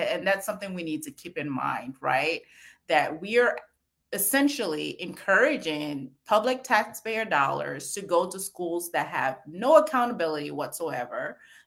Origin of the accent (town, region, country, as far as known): St. Paul, Minnesota, United States; born or raised there